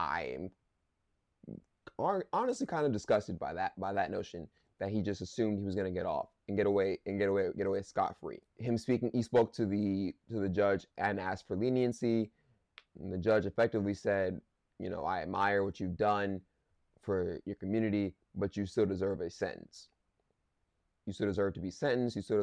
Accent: New York, United States; born there; You know, I was born in New York, so New York still has a very, very big place in my heart, of course.

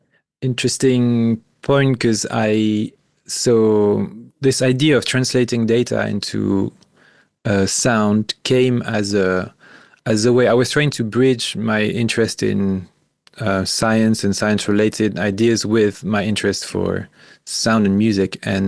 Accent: France; English is a second language; the culture that relates to sound and to being an artist was really different from where I grew up in France

